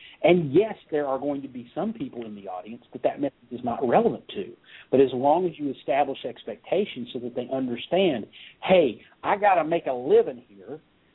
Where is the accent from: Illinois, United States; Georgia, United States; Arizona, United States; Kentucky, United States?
Kentucky, United States; Pikeville; my mother – who lives in my hometown of Pikeville, Kentucky, which is a town of 7,000 people in Appalachian, in eastern Kentucky in the hills. And, yes, I am a hillbilly.